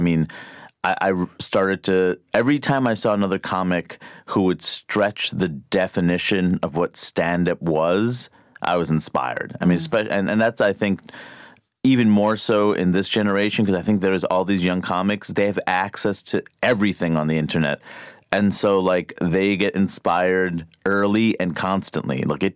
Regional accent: Queens, New York, United States; You know, growing up in Queens, New York, you know, being a human who's comfortable in my skin, it's a weird thing.

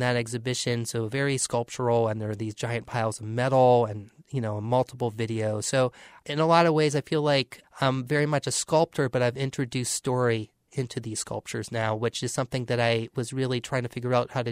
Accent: Boston, Massachusetts, United States; moved away as an adult; exhibiting in New England, where I was from, I'm from Boston, I decided to move

